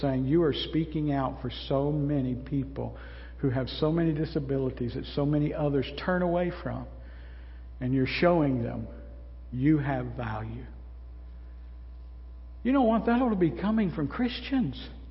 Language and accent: English; the South, United States; I mean, even now, I'm from the South, and a lot of you guys have that same hospitality.